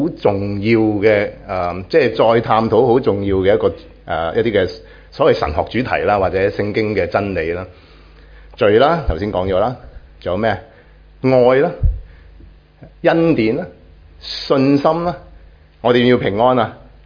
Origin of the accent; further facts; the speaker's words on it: China; 我们中国人会不会讲年初几快乐咁样噶？